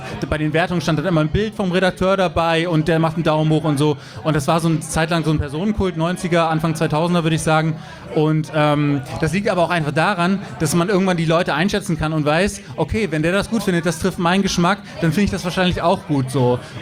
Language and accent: German; Bremen, Germany; ich komme ja hier aus dem Norden, ich bin ja auch Urbremer quasi